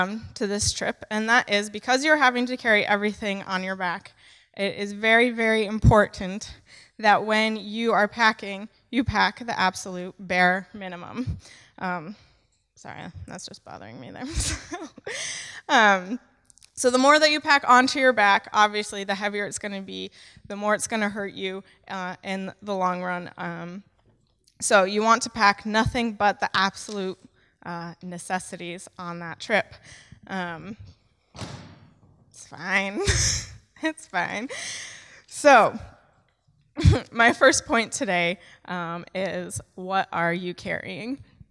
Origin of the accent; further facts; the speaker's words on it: Arizona, United States; If you don't know what part of America I am from, I'm from the western side of the states, from a place called Arizona.